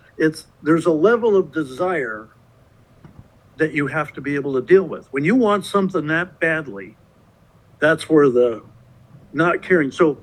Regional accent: New England, United States; I mean, I grew up in New England when they were winning 11 world championships.

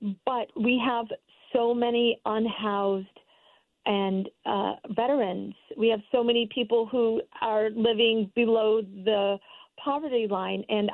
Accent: Stamford, Connecticut, United States; also born or lived in Westport / New Canaan / Fairfield; And that is where this beautiful state, which I grew up in, I grew up in Stamford, I've lived in Westport and New Canaan, I've also lived in Fairfield.

